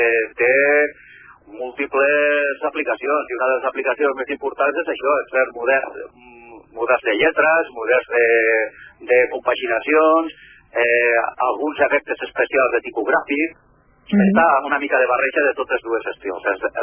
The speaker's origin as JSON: {"language": "Catalan", "town": "Valencia", "region": "Valencian Community", "country": "Spain", "said": "jo és que sóc originari de València. La meva terra és, no sé, és una mica molt explosiva."}